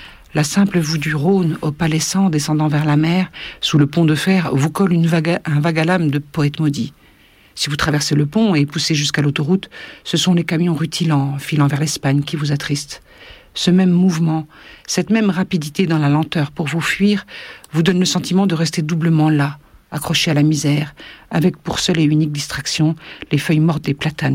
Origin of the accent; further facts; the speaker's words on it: Algeria; now in France; Je suis une grande déracinée, moi. J'ai passé mon enfance en Algérie.